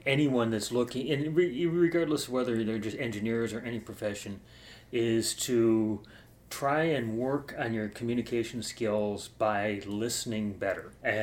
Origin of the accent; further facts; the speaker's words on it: Cleveland, Ohio, United States; also born or lived in Orlando; Yes, I grew up in Cleveland, and I lived most of my life there. There was a short period of time that growing up, I did live in Orlando, Florida.